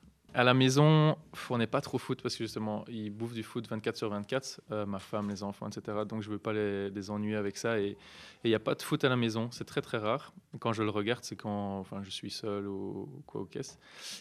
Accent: Belgium; Non, je viens de Belgique, il n'y a pas de soleil, donc pour moi, c'est l'habitude.

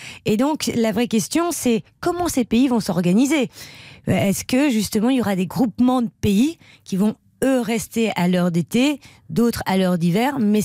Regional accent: France; moi, je suis française.

